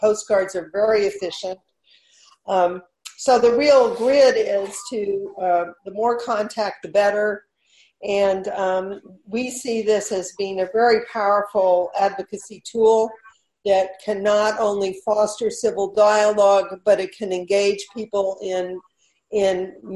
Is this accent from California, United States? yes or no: yes; California, United States; people like I come from California, our senators, Nancy Pelosi, Dianne Feinstein.